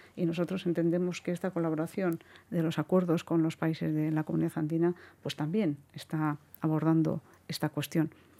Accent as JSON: {"language": "Spanish", "region": "Basque Country", "country": "Spain", "said": "En cualquier caso, nosotros como vascos"}